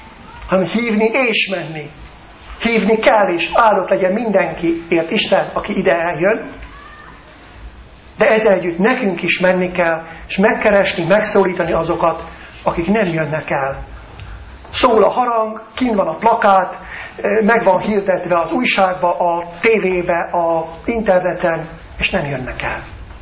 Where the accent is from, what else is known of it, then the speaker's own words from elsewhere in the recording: Budapest, Hungary; Még Budapest is, ahonnan én jöttem.